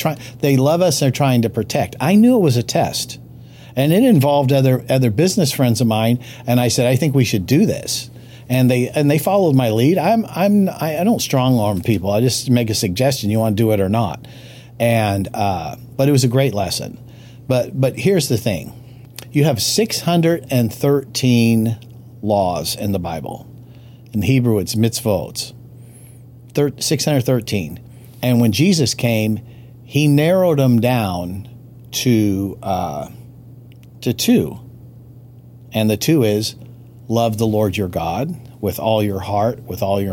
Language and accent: English; Los Angeles, California, United States; born there; I was born in Skid Row in Los Angeles as an orphan. So I had to work through some stuff. I'm so glad I was raised in an extremely multiracial neighborhood and school.